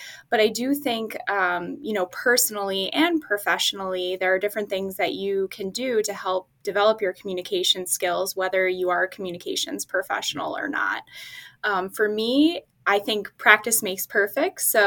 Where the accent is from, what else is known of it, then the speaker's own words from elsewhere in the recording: New Jersey, United States; moved away as an adult; now in Syracuse, United States; I came here from New Jersey to pursue my undergraduate degree in public relations and political science